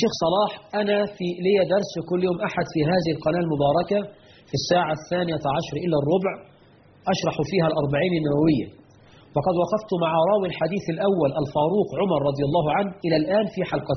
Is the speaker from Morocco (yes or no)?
no; Egypt